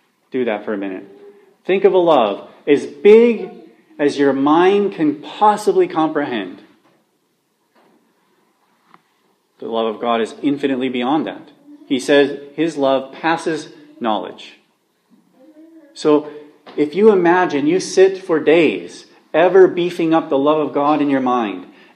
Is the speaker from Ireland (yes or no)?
yes; Ireland; I'm an Irish Gentile, and I come from a nobody line of human beings